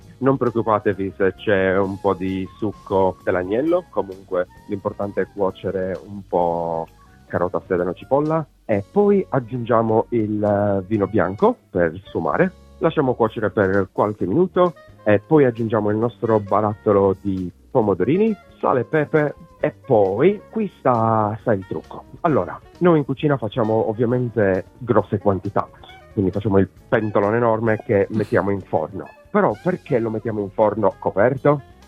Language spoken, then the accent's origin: Italian; Sardinia, Italy; Io poi che sono sardo, sono molto picky